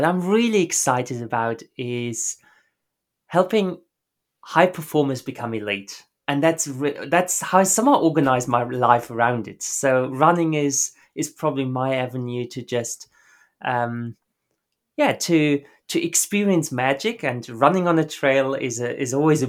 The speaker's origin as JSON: {"language": "English", "country": "Germany", "tie": "born or raised there", "also_born_or_lived": "Japan", "second_language": "English", "moved": "yes", "said": "I'm not even English speaking originally. So, born and raised in Germany, and then lived all over the world. So that's where different accents came from. Went to boarding school for a year in Scotland. Lived in Japan for a while. Worked in Russia for a while, and now my home is Melbourne in Australia."}